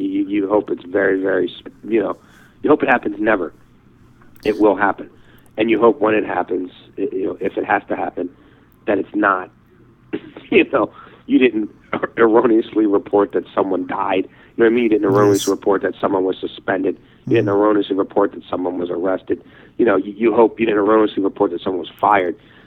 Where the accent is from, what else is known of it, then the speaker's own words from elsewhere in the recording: Baltimore, Maryland, United States; I grew up in Baltimore, we live just outside of Baltimore now